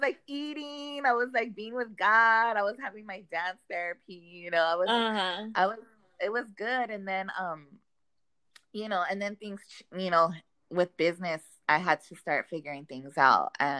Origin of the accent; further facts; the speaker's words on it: El Cerrito, California, United States; Oh, I'm from El Cerrito, girl. It's like close to East LA. And it's in LA.